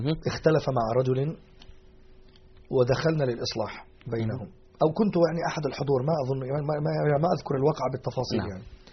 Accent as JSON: {"language": "Arabic", "town": "Alexandria", "region": "Alexandria Governorate", "country": "Egypt", "said": "عندنا في أهل القاهرة أهل مصر إحنا نقول في الإسكندرية نصف رغيف"}